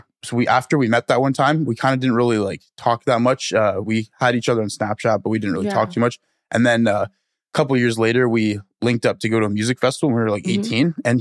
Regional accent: Ontario, Canada; You know, we came from Ontario and then moved into the East Coast of Canada, and it was in the middle of winter.

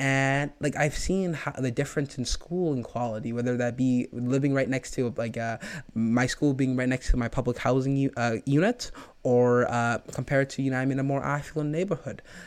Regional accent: Edmonton, Alberta, Canada; even though I was born here in Canada, like I never like yearned for that Somali community because I always had it here in Edmonton.

